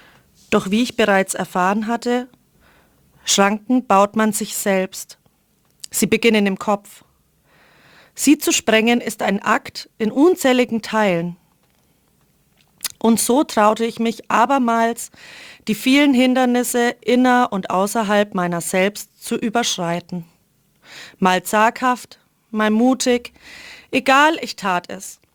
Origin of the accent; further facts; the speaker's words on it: Weißenburg, Bavaria, Germany; ich rede hier von meiner Heimatstadt Weißenburg